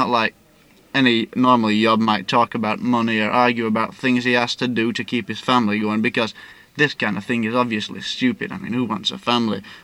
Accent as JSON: {"language": "English", "town": "Oldham", "region": "North West England", "country": "United Kingdom", "tie": "born or raised there", "also_born_or_lived": "Shaw / Chadderton", "said": "I was born in Oldham, and I lived there till I was 3. Then we moved to Shaw, another little town not far off, about 2-3 miles. I lived there till I was 7. Then we moved back to Oldham again for about another 18 months."}